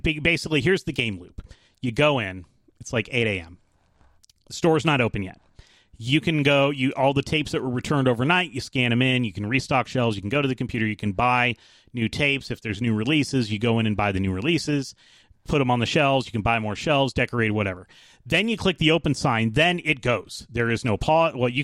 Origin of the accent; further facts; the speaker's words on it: Atlanta, Georgia, United States; I grew up here in Atlanta. We didn't have snow. Yes, it was uphill because it's very hilly here.